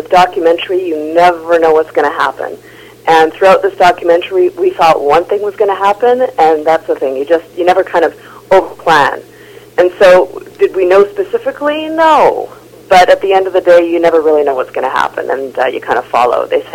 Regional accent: Vancouver, British Columbia, Canada; I grew up in East Van like you, Joe. There's a huge Filipino community.

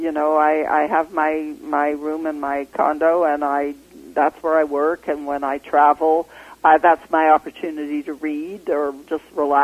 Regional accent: Canada; I'm also, as a Canadian, maybe a little more level-headed than some of my U.S. counterparts

